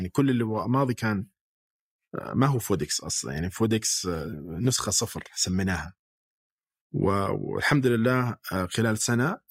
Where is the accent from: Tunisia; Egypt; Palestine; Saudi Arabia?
Saudi Arabia; Riyadh, Riyadh Province; لان انا من الرياض ومكتبنا في الرياض